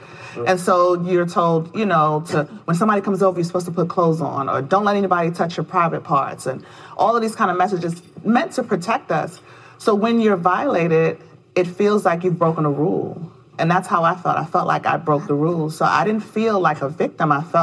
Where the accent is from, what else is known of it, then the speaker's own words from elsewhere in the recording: Bronx, New York, United States; I lived and worked in Selma, Alabama at the time. I'm from the Bronx, New York.